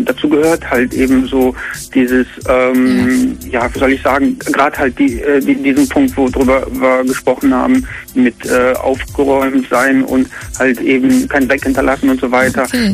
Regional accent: Neuwied, Rhineland-Palatinate, Germany; Ja, ich bin 30, ich komme aus Neuwied.

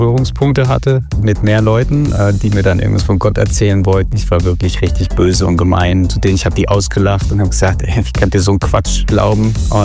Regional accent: East Germany, Germany; born or raised there

